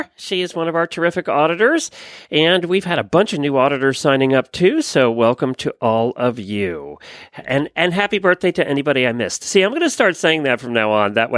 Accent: Ocala, Florida, United States; from Ocala, Florida.

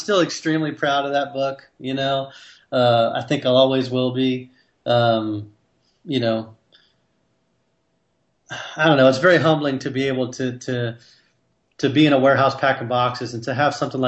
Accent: Florida, United States; And like, I grew up in South Florida in the 80s, you know, during the Cold War. My parents were in Florida during the Cuba Missile Crisis.

